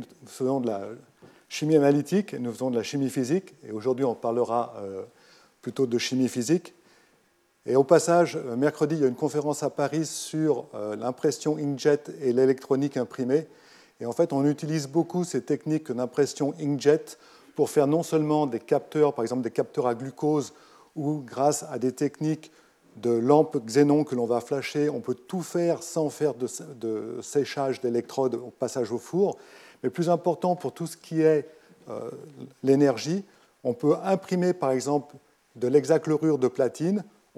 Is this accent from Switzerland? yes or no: yes; Switzerland; je viens donc de Suisse, comme l'a indiqué Jean-Marie. Je ne viens pas de Lausanne parce qu'on a déménagé il y a quelques années à Sion